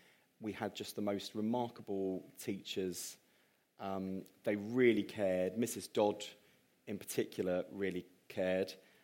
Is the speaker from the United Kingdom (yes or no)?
yes; London, United Kingdom; accent: East End; I've got a plummier accent now than I used to have. You can hear the East End twang, but this is my accent, I think, is a product of a Cambridge University degree